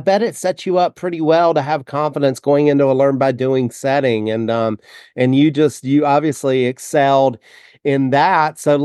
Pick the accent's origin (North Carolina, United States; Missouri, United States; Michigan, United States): North Carolina, United States; now in California, United States; And, growing up in North Carolina